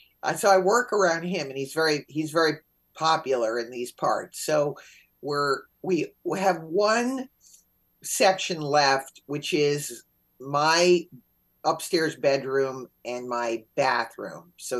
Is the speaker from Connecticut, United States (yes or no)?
yes; Connecticut, United States; being from Connecticut, that this stereotype of when you would say, oh, where are you from? I'm from Connecticut. Oh, Connecticut.